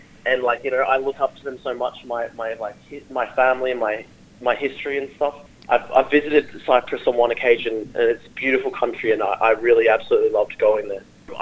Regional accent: Australia; It violates my right to speak freely as an Australian citizen.

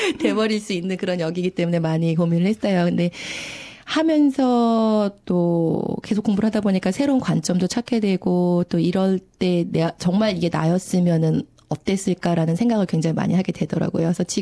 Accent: South Korea; now in Sydney, Australia; 여기 사는 이제 시드니 사는 교민으로서

